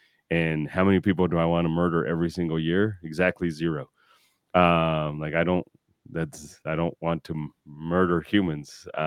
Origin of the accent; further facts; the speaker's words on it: Mexico; So I'm Mexican and I come from Mexican humans.